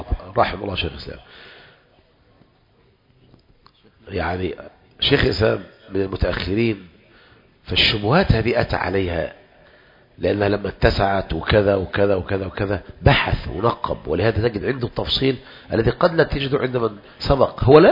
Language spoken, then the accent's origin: Arabic; Egypt; ما احنا كمصريين في غاية الايه يعني